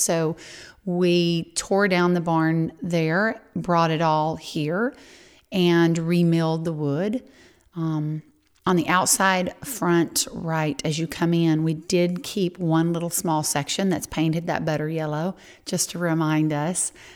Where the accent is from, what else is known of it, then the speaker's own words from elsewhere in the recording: Georgia, United States; I hail from Northwest Georgia